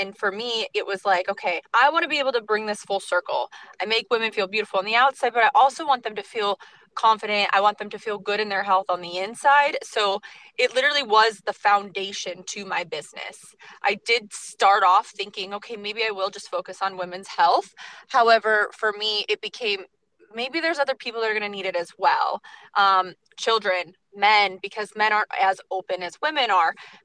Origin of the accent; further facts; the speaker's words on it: Cleveland, Ohio, United States; moved away; So I am originally from Cleveland and I moved out this way 5 years ago.